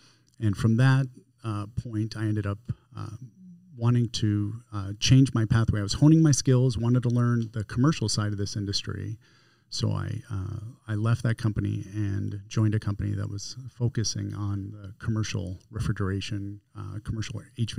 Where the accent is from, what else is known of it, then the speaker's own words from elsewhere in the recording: Las Vegas, Nevada, United States; So to back up, I grew up in Las Vegas from the age of 8.